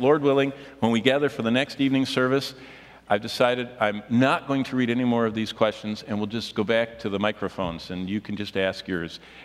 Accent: Tulsa, Oklahoma, United States; I'm from Tulsa.

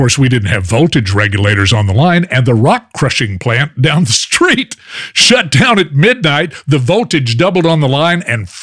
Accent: Fort Worth, Texas, United States; that was one of the highlights of my career because I grew up in Fort Worth.

